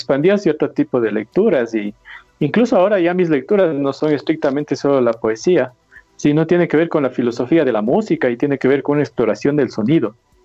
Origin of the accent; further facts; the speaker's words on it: Ecuador; Yo estoy como ecuatoriano, estoy participando ahí